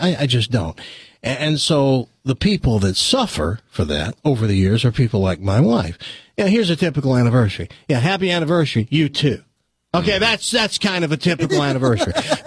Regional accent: Tennessee, United States; I have no culture. I'm a hick from Tennessee.

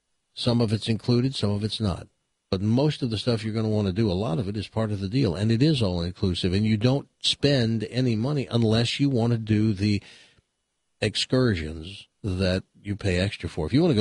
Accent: the South, United States; And I'm from the South. I grew up looking at that flag every day.

